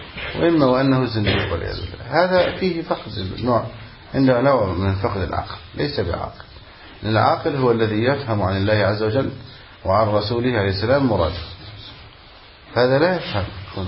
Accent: Egypt; نحن نقول أن عندنا في مصر رجل في المنطقة كلها نحاربه

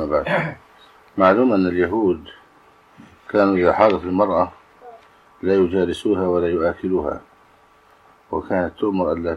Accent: Egypt; حتى هذا إلى يومنا هذا في بلدنا مصر، بعض الناس يتحرج من ذبيحة الحائض

